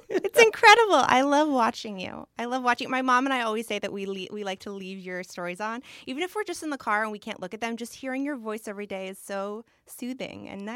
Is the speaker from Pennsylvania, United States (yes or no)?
yes; Philadelphia, Pennsylvania, United States; born there; also born or lived in Hawaii; Well, so I was born on the East Coast in Philadelphia. My mom was from Philadelphia. My dad was from New York.